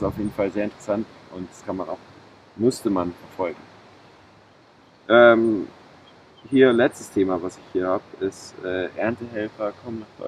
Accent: Ticino, Switzerland; das kenne ich auch persönlich aus dem Tessin, wo ich herkomme

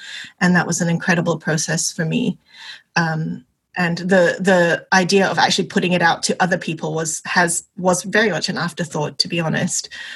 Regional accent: Hong Kong; now in Oxford, United Kingdom; I am an author, illustrator, currently living in Oxford in England, but I was born and raised in Hong Kong. I'm half Chinese and half Welsh

